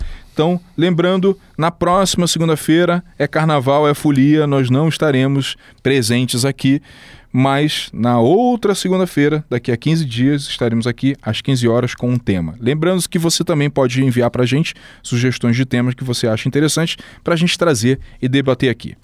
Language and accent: Portuguese; Rio de Janeiro, Brazil; Eu sou do Rio de Janeiro, minha família é de lá, meus amigos são de lá, conheço muita gente lá e realmente estudei lá, né?